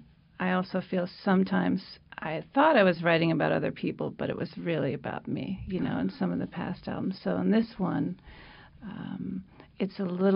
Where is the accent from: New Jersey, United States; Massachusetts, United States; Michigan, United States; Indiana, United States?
Massachusetts, United States; Boston; because I grew up outside of Boston